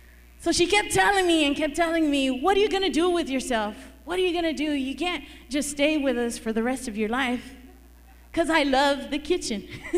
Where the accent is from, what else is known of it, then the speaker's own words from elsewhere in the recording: Houston, Texas, United States; Originally, I'm from Houston, Texas. And I hated the weather outside.